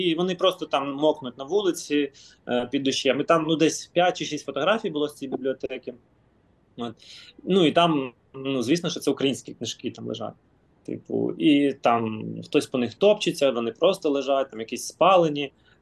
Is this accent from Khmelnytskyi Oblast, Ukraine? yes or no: no; Crimea, Ukraine; first language ru; Ukrainian is a second language; now in Kyiv, Ukraine; Я там російськомовний, я все життя розмовляю російською, я виріс там в Криму, да? Я сам з Криму. У мене в школі не було української мови, я не вчив українську мову. В Київ я переїхав